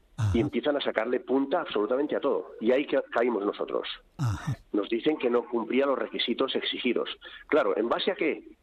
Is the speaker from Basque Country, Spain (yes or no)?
no; El Villar de Arnedo, La Rioja, Spain; nosotros instalamos la planta solar en mi pueblo, donde estoy ahora, en el Villar de Arnedo.